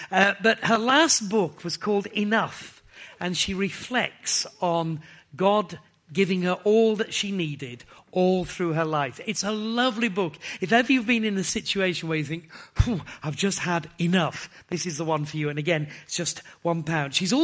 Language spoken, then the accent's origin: English; Yorkshire and the Humber, United Kingdom; I'm a Yorkshireman.